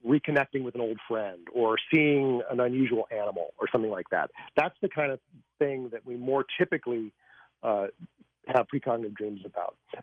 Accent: Lakewood, Colorado, United States; I was driving down a street near where I grew up in Lakewood, Colorado as a child.

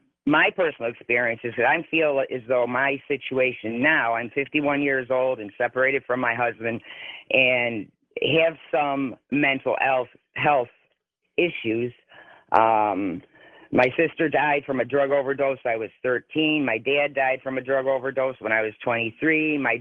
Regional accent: Buffalo, New York, United States; But since I've been here in North Carolina, I'm from Buffalo, New York originally

